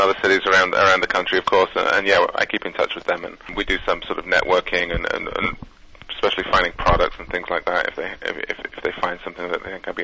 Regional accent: North West England, United Kingdom; Yeah, actually I'm from Cheshire

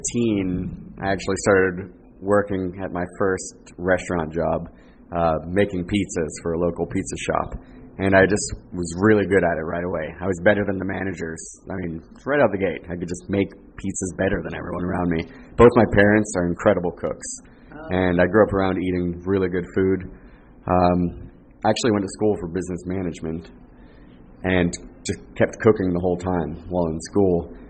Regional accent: Naples, Florida, United States; Yes, I grew up in Southwest Florida.

